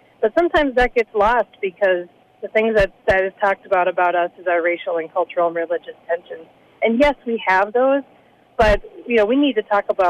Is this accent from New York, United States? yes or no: no; St. Cloud, Minnesota, United States; also born or lived in Atlanta, United States; So I grew up in the St. Cloud area, and when I grew up here, there really wasn't a lot of diversity. And I moved away to Atlanta after going to college, and came back after 10 years